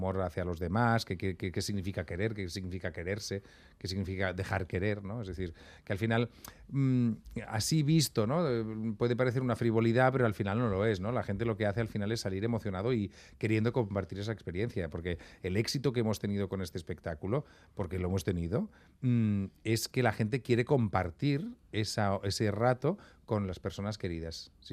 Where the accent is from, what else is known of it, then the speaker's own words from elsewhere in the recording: Catalonia, Spain; Esto yo me lo reconozco como muy catalán, ¿sabes? Que tenemos la casa arriba y ahí abajo tenemos el negocio.